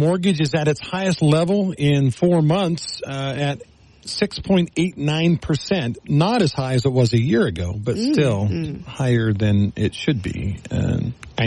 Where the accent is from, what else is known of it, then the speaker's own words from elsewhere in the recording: Texas, United States; I can tell you this, growing up in Texas, you did not address adults without a sir or a ma'am if you were under the age of 18.